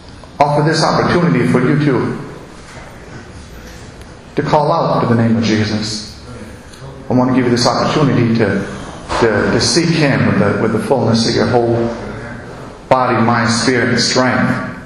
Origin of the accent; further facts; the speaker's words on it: Wisconsin, United States; I'm originally from Wisconsin.